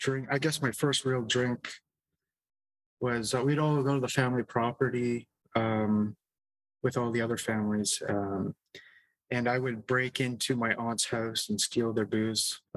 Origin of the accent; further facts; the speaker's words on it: Michigan, United States; born there; I was born in Michigan to Canadian parents, and my dad is a minister, Protestant minister. So we were basically roaming around the United States.